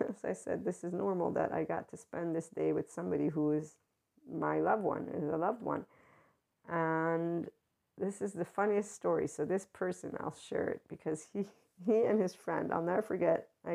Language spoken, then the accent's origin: English; United States; he's a British Italian. I'm an American Italian.